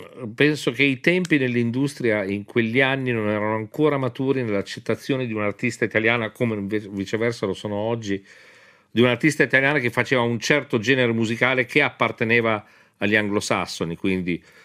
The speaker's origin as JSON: {"language": "Italian", "town": "Parma", "region": "Emilia-Romagna", "country": "Italy", "said": "io sono di Parma"}